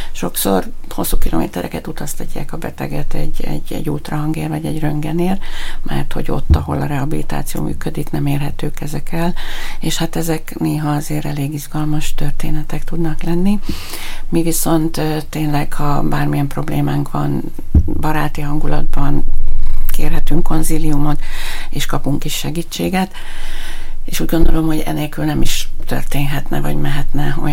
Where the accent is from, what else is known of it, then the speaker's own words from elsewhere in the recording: Borsod-Abaúj-Zemplén, Hungary; amikor ide kerültem a Miskolcra, hiszen én itt születtem, zempléni vagyok